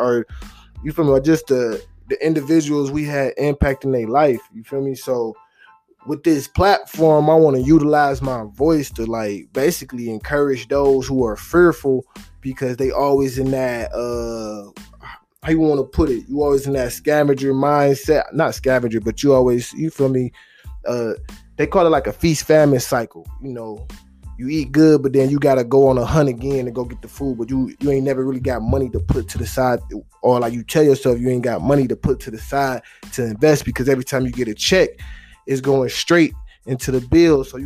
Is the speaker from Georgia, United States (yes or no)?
no; Detroit, Michigan, United States; I know some of everybody that didn't work for Ford or drive Ford, you feel me, growing up in Detroit.